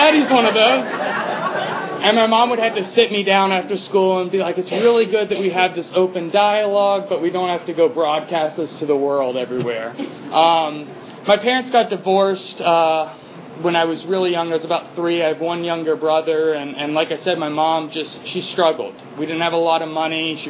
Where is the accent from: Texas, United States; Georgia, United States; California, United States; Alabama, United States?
Georgia, United States; Atlanta; I'm from Atlanta. I grew up here. And I actually used to live up in this area for a little while and used to attend meetings here.